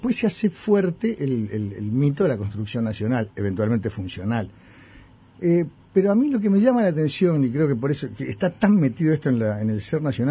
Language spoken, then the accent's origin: Spanish; Uruguay; por eso somos uruguayos, por eso llegamos hasta acá